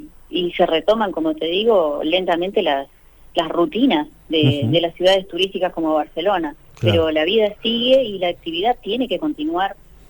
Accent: Argentina; Somos muchos los argentinos residentes acá en la ciudad

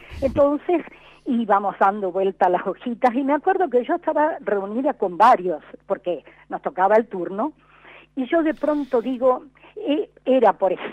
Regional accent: Chaco, Argentina; Yo hablo con Elie, yo soy chaqueña y no sé hablar con Ye.

